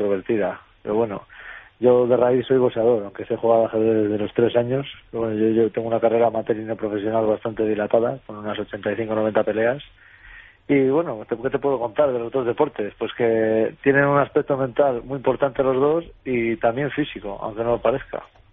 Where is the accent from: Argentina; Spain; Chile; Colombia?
Spain; Soy yo, un español